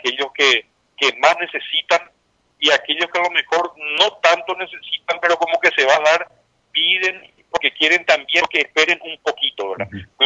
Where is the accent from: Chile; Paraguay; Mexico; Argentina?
Paraguay; cuando nos fuimos como paraguayos a la guerra del Chaco